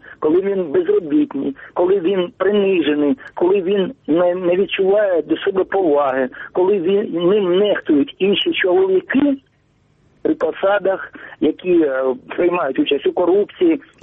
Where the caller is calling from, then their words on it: Sievierodonetsk, Luhansk Oblast, Ukraine; Я телефоную з Сєвєродонецька, Луганської області.